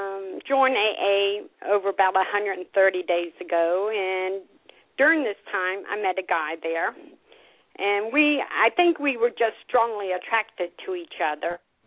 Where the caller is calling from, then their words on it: Cincinnati, Ohio, United States; Cincinnati, okay. Ohio.